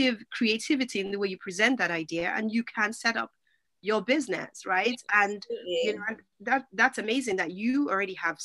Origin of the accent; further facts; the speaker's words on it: Nigeria; because I grew up in Nigeria, right?